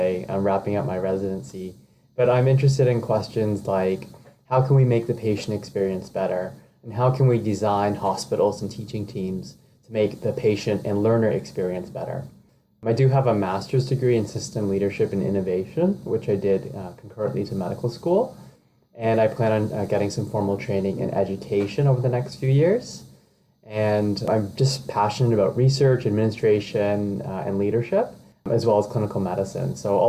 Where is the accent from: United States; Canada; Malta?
Canada; Mississauga, Ontario; also born or lived in British Columbia; now in Toronto, Canada; I was born and raised in Mississauga, but had been living in British Columbia for the past 3 years when I did the TED Talk.